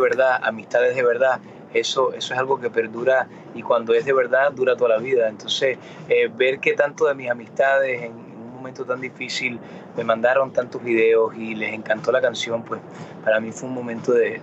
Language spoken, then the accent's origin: Spanish; Miami, Florida, United States; first language Spanish; soy latino 100%, pero también soy americano 100%. Nací y me crié en Miami. Pero esas raíces mías, el idioma del español fue el primer idioma que yo aprendí.